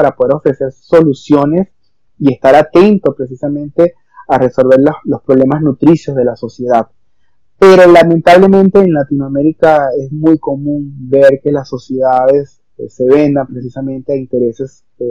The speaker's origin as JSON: {"language": "Spanish", "country": "Venezuela", "said": "Yo soy venezolano"}